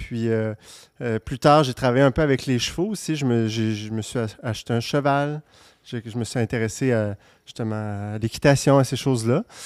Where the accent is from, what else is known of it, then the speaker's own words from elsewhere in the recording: Val-Bélair, Quebec, Canada; born there; Moi, je suis un pur urbain. Là. Même si je suis né à Val-Bélair.